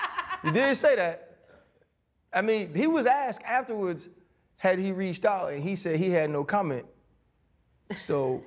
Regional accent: New Orleans, Louisiana, United States; I'm from New Orleans.

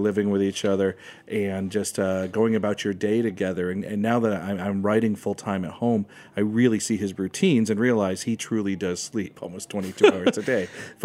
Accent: United States; I'm American writing about Italian topics, speak little to no Italian.

